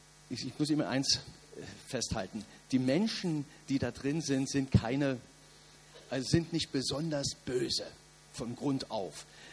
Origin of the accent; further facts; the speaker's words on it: East Berlin, Berlin, Germany; ich bin in der DDR groß geworden, hier in Ostberlin